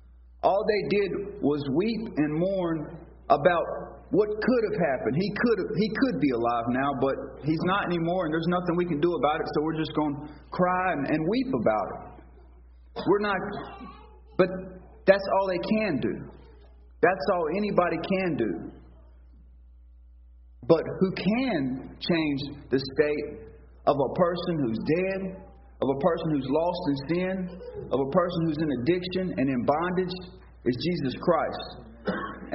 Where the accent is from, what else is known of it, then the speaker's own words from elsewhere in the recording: North Carolina, United States; I'm from North Carolina. I'm 22 years old.